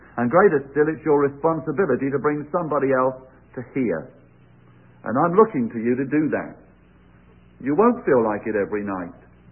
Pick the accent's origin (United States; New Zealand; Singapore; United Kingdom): United Kingdom; England; And just to tell them I'm an Englishman might not be very satisfactory.